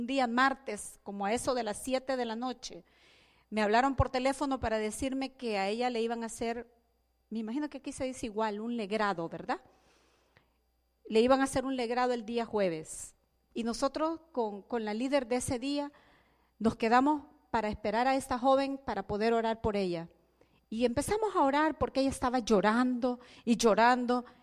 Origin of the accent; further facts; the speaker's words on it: El Salvador; yo vengo, mire, desde El Salvador, es lejos. No vengo desde Tampa, aquí, vengo desde El Salvador